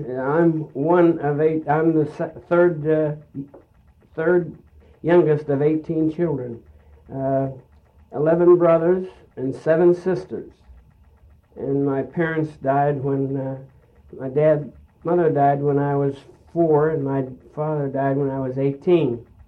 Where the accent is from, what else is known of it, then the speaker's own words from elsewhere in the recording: Crafton, Pennsylvania, United States; I'm from Pittsburgh, PA, a little town 7 miles out of Pittsburgh, where I was born and raised. It's called Crafton.